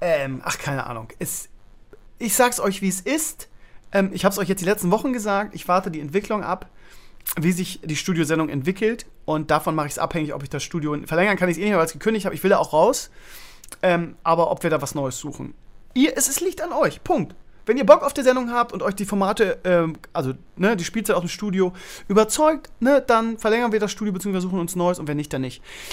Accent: Bremen, Germany; Aber ich meine, das sind auch Nordlichter, von daher, ne, kommt man damit klar als Bremer.

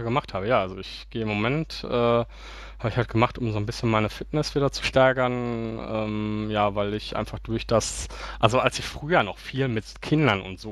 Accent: Gelsenkirchen, North Rhine-Westphalia, Germany; also born or lived in Bochum; ich komme aus Gelsenkirchen, hatte eine lange Zeit auch eine Dauerkarte. Als ich dann aber nach Bochum gezogen bin während des Studiums

